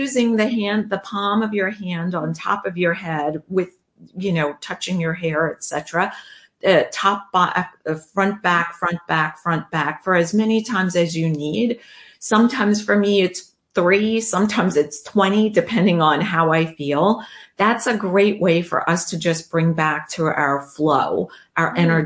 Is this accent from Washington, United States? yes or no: no; New York, United States; Remember, I'm a New Yorker.